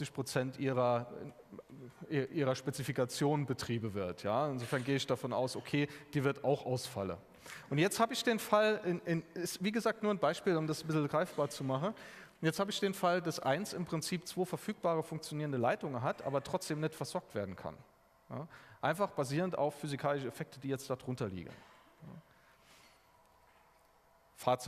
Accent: Austria; ich kann als Österreicher meinen Strom in einem französischen Kernkraftwerk kaufen

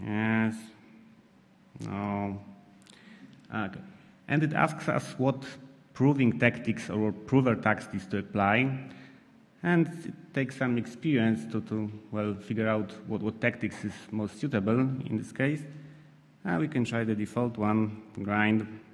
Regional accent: Poland; I'm from Poland, and I will speak about academic tools and real-life bug finding in Win32.

